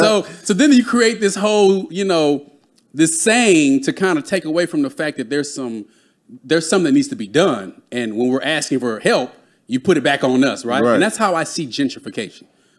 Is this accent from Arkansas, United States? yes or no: no; Dallas, Texas, United States; I'm from Dallas.